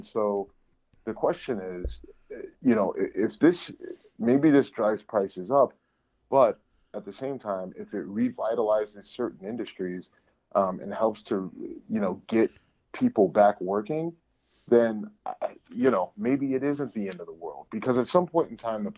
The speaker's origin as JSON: {"language": "English", "town": "Youngstown", "region": "Ohio", "country": "United States", "tie": "born or raised there", "said": "listen, I'm from Youngstown, Ohio. And, you know, in the 90s when NAFTA was signed, I mean, that was pretty much a death warrant for the area that I grew up in."}